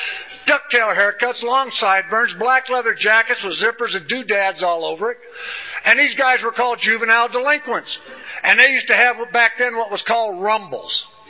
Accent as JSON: {"language": "English", "town": "Danville", "region": "Illinois", "country": "United States", "tie": "born there", "said": "See, I come from a good home. I was born in Danville, Illinois."}